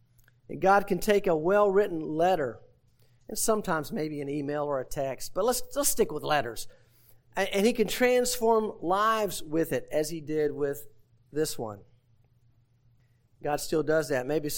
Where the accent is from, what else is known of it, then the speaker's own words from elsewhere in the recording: the South, United States; And I say Philemon, Jeff, because I'm from the South.